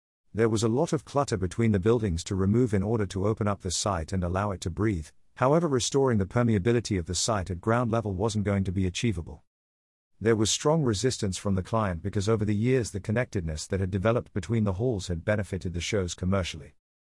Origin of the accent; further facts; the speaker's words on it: London, United Kingdom; It was never a destination for me as a Londoner